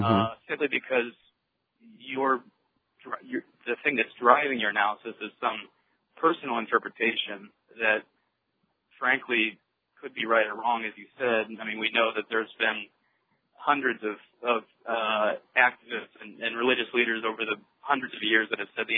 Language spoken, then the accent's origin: English; Indiana, United States; I'm actually from Indiana. I'm driving home right now for Easter.